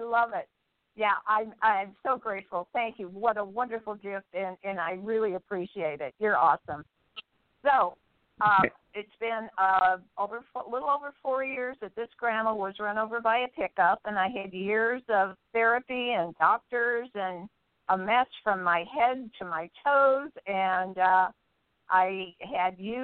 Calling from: California, United States; from beautiful Central Coast, Central California, Casa Robles, to be exact.

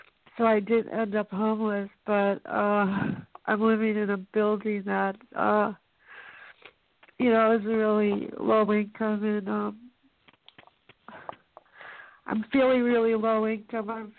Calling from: Bellingham, Washington, United States; From Bellingham, Washington.

